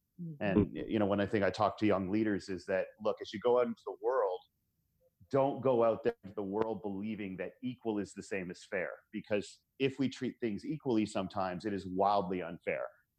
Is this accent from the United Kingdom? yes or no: no; Canada; now in United States; I'm Canadian